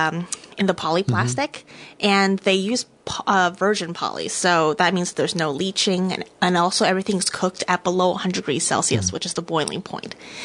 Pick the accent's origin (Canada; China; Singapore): China; now in United States; Yes, I grew up in China